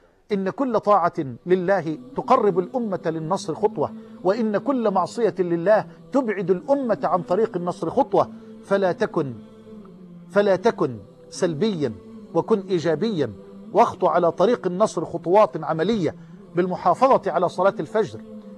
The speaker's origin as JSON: {"language": "Arabic", "country": "Egypt", "said": "بلدنا مصر"}